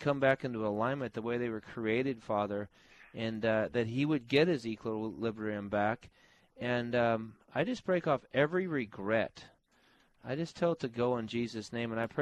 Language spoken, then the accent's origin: English; Chicago, Illinois, United States; I know exactly where that is. I grew up in Chicago.